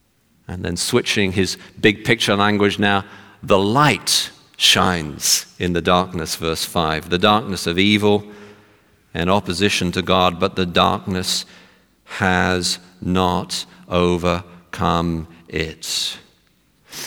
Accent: United Kingdom; There was a new survey done in 2017 in my home country, United Kingdom

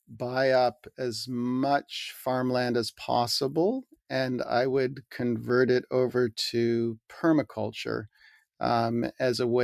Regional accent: Canada; I'm Canadian.

